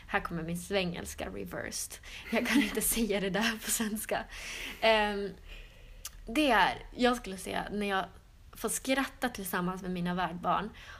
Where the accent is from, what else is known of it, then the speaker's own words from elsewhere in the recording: Norrland, Sweden; Jag kommer från Norrland.